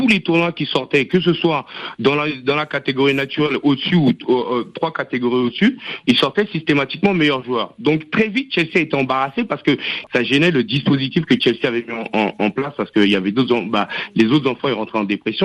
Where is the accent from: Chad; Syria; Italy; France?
France; je suis français, je suis pas anglais.